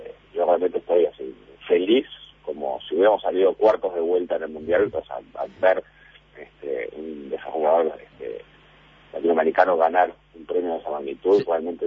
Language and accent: Spanish; Uruguay; no porque soy uruguayo